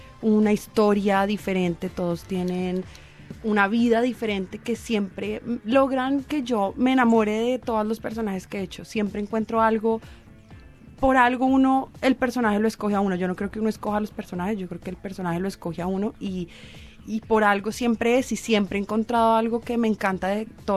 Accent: Colombia; now in Australia; yo soy la única colombiana

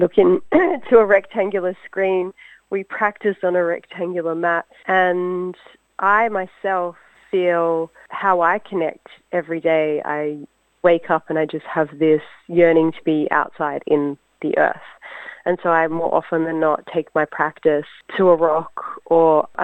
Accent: Ku-ring-gai, New South Wales, Australia; as a Wiradjuri woman, traditionally I'm freshwater, but I've never lived in Wiradjuri country. I grew up in Ku'ringai.

